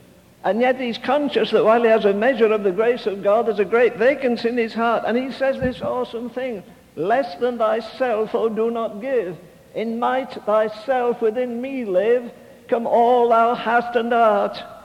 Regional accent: England, United Kingdom; I was raised in England, in case you don't know, and for the first 15 years of my life, I went to a Methodist church.

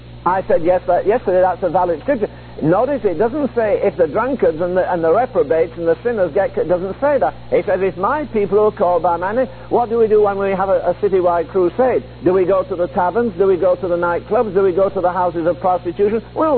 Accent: England, United Kingdom; Not because I'm English

